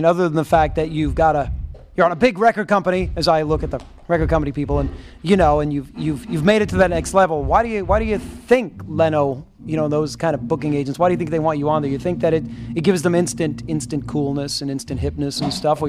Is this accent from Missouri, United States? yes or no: no; New York, United States; born there; I was born in New York and there are so many buildings that look exact.